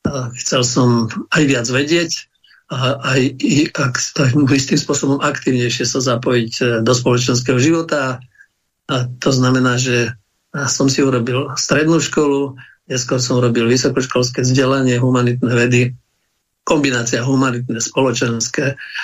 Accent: Žilina Region, Slovakia; Ja mám 70 rokov. Som Kysučan, ktorý žije na Orave.

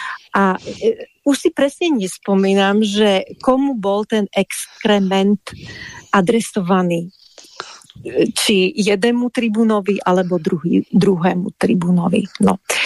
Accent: Bratislava, Bratislava Region, Slovakia; Ja som Bratislavčanka a pozerala som sa cez plot, hej, cez ten ostatný plot, čo bol.

